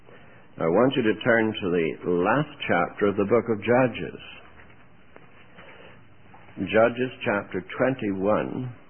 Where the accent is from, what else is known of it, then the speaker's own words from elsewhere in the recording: Canada; I come from Canada, but I'm not really a Canadian.